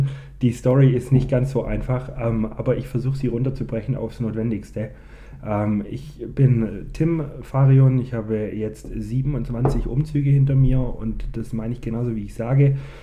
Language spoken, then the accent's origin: German; Kirchheim unter Teck, Baden-Württemberg, Germany; born there; geboren in Kirchheim-Teck, mein Herz allerdings oben an der Ostsee